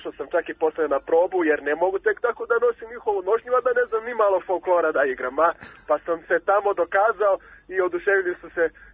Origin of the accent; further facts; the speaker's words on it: Rio de Janeiro, Brazil; Serbian is a second language; now in Serbia; Rio de Janeiro, moj rodni grad